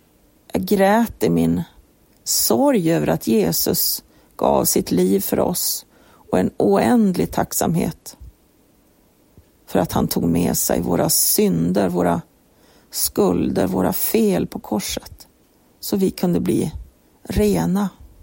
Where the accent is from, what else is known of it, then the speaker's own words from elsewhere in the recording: Kiruna, Norrbotten County, Sweden; och jag kommer från Kiruna.